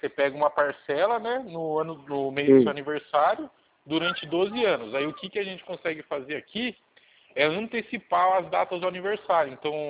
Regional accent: São Paulo, Brazil; É 011, eu sou de São Paulo.

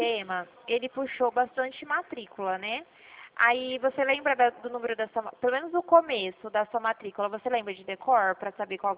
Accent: Dracena, São Paulo, Brazil; Eu sou aqui de Dracena, fica interior de São Paulo.

